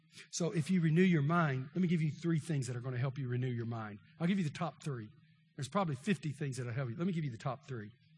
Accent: Texas, United States; I'm from East Texas. We want it hot.

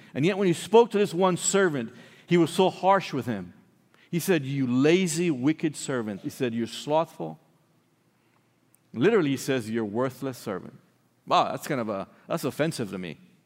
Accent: Belize; I'm from Belize, in the Mayan civilization. The heart of it is right in Belize, so we made out like a bandit.

